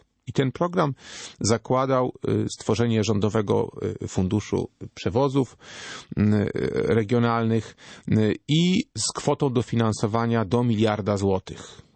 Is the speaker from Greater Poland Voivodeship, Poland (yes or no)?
no; Nisko, Subcarpathian Voivodeship, Poland; sam się urodziłem również w Nisku. Jestem Niżaninem, podobnie jak nasza radiosłuchaczka.